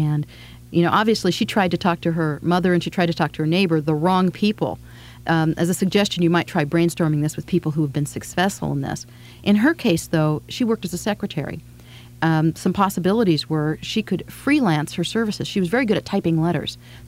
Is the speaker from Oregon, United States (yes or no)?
yes; Oregon, United States; In fact, I grew up in Oregon. And one of the stories that I like to tell is I was near the Oregon coast where there's a lot of crabs.